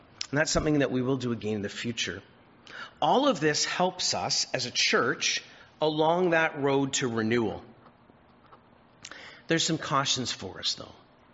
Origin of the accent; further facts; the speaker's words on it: Scarborough, Ontario, Canada; I am a suburban kid. I'm from Scarborough. Nobody has 2-acre properties.